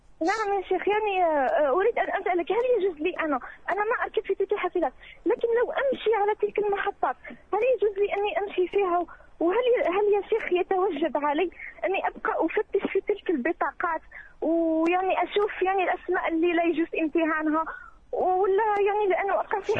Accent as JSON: {"language": "Arabic", "country": "Algeria", "said": "إحنا عندنا في الجزائر يعني على الأقل في منطقتي"}